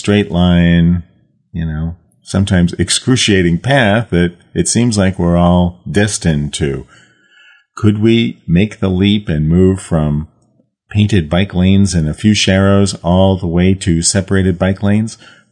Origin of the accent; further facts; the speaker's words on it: Newport Beach, California, United States; Now, just to compare and contrast, in my hometown here in Newport Beach, California